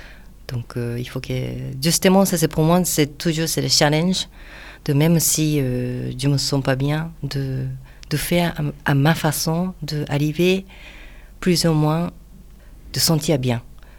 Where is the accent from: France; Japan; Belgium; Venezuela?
Japan; Osaka; French is a second language; Bon, moi, je viens d'Osaka.